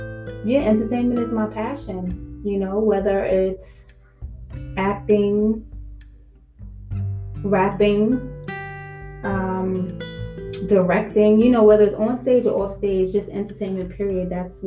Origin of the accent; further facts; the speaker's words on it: Harlem, New York, United States; I'm from Harlem, New York. I'm an entertainer.